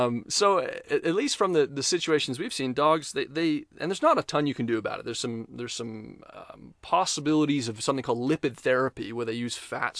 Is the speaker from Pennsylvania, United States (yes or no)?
no; Kansas, United States; also born or lived in Cape Town, South Africa; Well, I'm from Kansas.